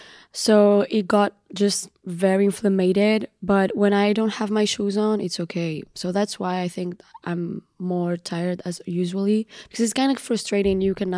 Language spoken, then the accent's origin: English; Spain; also born or lived in Tangier, Morocco; I was born in Morocco, Tanja, Charbendiben. And then with my family, we immigrated to Spain when I was really, really young.